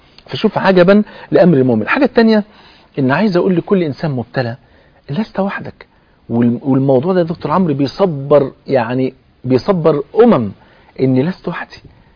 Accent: Egypt; زي ما أنا كده كمصري مثلا بلغة مصر

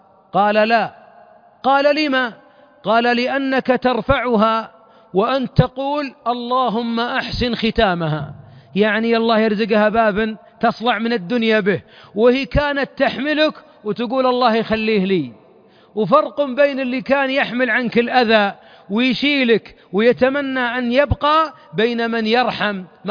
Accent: Najd, Saudi Arabia; عندنا في نجد مثل نعرفه جميعا

